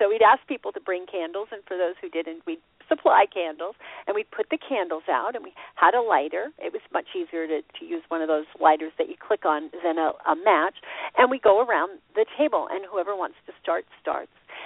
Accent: Austin, Texas, United States; And now here in my hometown in Austin, Texas, it's 5:43 in the evening

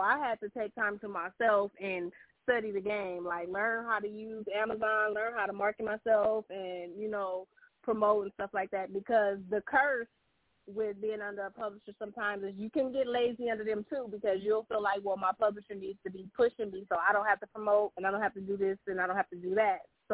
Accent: Compton, California, United States; When I moved to Compton, I think I was like 6 when I moved to Co

